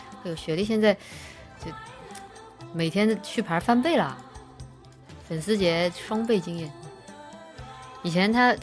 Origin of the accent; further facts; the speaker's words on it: Sichuan-Chongqing, China; 堂客在我们这儿，就我家乡川渝地区嘛，堂客只要是女朋友就行了，不一定非要领证儿。